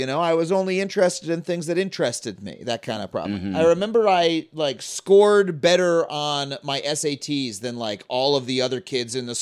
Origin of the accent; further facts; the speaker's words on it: New York, United States; Correct. I grew up on Long Island.